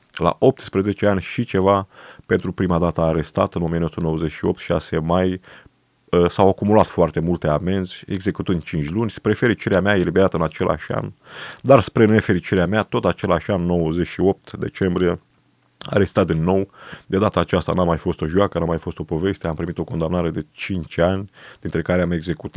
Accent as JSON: {"language": "Romanian", "town": "Șuțești", "country": "Romania", "tie": "born or raised there", "also_born_or_lived": "Deva", "said": "Eu sunt din comuna Șuțești, județul Brăila, născut în Deva Hunedoara. Părinții mei de origine comuna Șuțești, numai că tatăl meu a lucrat în mină și m-am născut la Deva."}